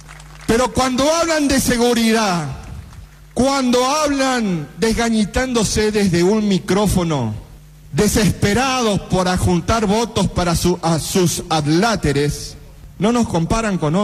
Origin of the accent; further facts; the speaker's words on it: Asunción, Paraguay; born there; Los que nacimos acá en Capital no íbamos al cine